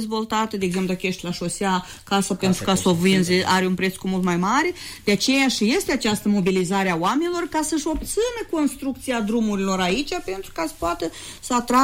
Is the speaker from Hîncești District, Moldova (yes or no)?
no; Chișinău, Moldova; noi cei care suntem de la Chișinău, de aproape de Chișinău